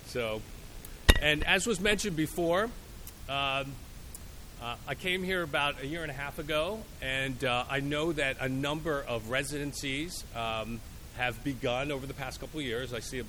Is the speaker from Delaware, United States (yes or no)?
yes; Delaware, United States; So I grew up in Delaware, the Philadelphia area, and I used to follow the Philadelphia Eagles.